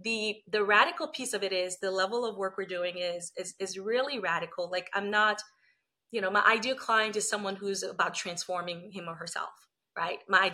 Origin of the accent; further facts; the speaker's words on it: Liberia; when I was a kid and I grew up in Liberia, West Africa